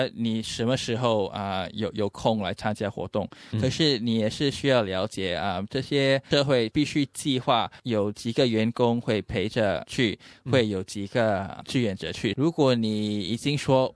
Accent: Singapore; 对，我是来自新加坡，我的父母亲都还留在新加坡

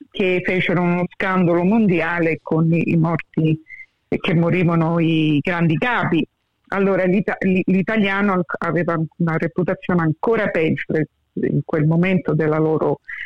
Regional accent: Paddington, New South Wales, Australia; sono cresciuta a Paddington, perché là tutti italiani, diciamo, sono nata pure a Paddington, all'ospedale St. Margaret, e dopo siamo trasferiti a Double Bay

